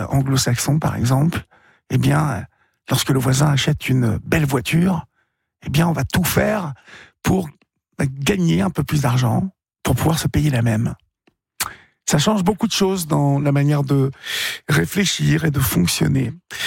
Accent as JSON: {"language": "French", "region": "Normandy", "country": "France", "said": "moi, je suis normand et plutôt branché viking."}